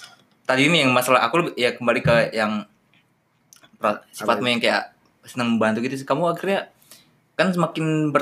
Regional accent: Samarinda, East Kalimantan, Indonesia; misalnya kan kita memang dari Samarinda kan, dari Kalimantan kan.

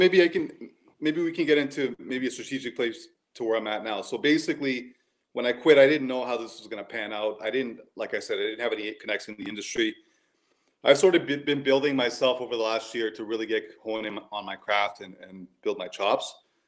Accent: Toronto, Ontario, Canada; So I'm 38. I'm from Toronto, Canada.

